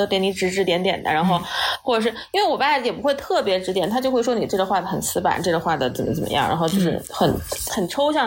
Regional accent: Chongqing, China; born or raised there

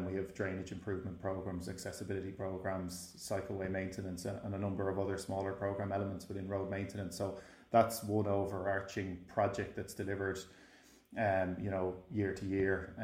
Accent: Dún Laoghaire, Leinster, Ireland; You know, I'm from the Dunleary area.

